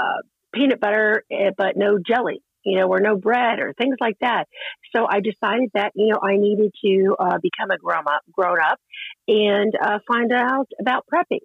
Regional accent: the South, United States; I grew up in the South, so I was, you know, used to needing to prepare for a hurricane, and my father was in the military.

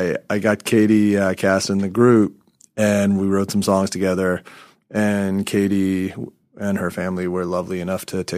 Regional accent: Chappaqua, New York, United States; also born or lived in Manhattan; I was born in Manhattan, and we moved to Chappaqua when I was, I guess, 3.5 or 4.

